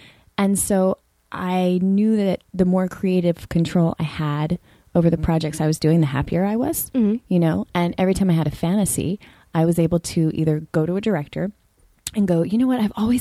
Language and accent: English; Texas, United States; I'm from Texas